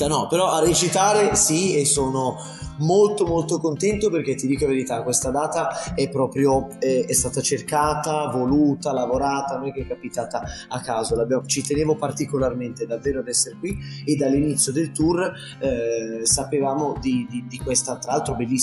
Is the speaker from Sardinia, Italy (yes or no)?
no; Lodi, Lombardy, Italy; io sono di Lodi, prima di questi grandi tour ero a Lodi, ora sono a Lodi, sarò a Lodi